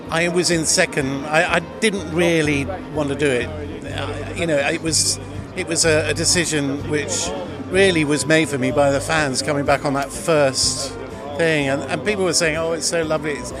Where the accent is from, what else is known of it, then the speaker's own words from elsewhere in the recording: Southwold, East of England, United Kingdom; It's fish and chips. I come from Southwold, where the fish and chips are pretty good too.